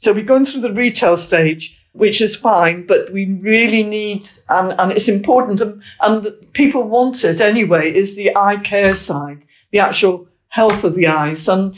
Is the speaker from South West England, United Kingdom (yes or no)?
yes; Bristol, South West England, United Kingdom; And we worked in Bristol, because that was my hometown. So I dragged my Welsh husband along with me into Bristol